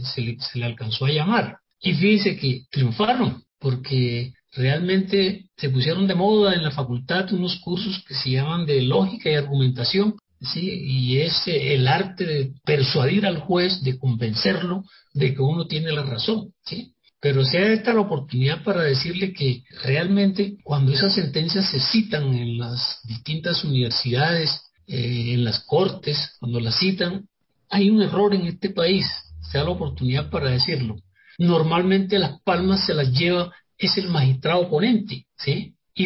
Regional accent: Chimá, Córdoba, Colombia; el hecho de que mi pueblo, Chimá, sea un pueblo pacífico, un pueblo que en 200 años de existencia solamente ha habido 2 muertos por muerte violenta

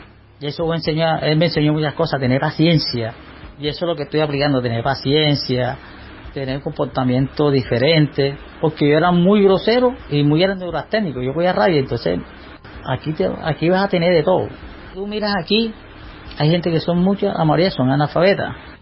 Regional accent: Cartagena, Bolívar, Colombia; also born or lived in Codazzi, Cesar; yo soy de Codazzi, César. De Codazzi está como a 2 horas de Valledupar, pero desde pequeño me trajeron para acá, para Cartagena. Entonces, más bien me crié aquí

